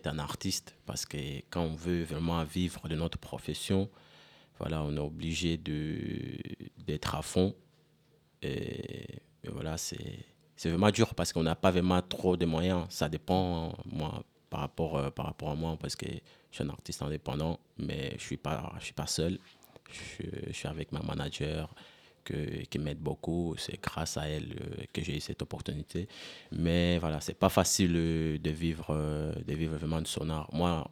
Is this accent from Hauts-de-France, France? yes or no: yes; Amiens, Hauts-de-France, France; je suis d'Amiens